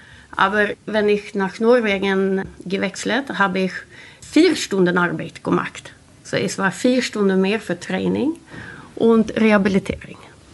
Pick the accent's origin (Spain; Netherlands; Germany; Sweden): Sweden; Gothenburg, Västra Götaland County; German is a second language; Ich habe ihn in Göteborg getroffen, wo ist meine Heimat.